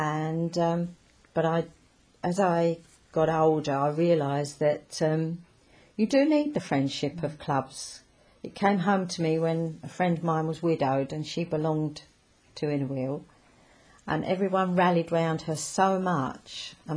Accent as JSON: {"language": "English", "town": "Langdon Hills", "region": "East of England", "country": "United Kingdom", "tie": "born or raised there", "said": "I never lived far away. I was born in Langdon Hills, brought up in Langdon"}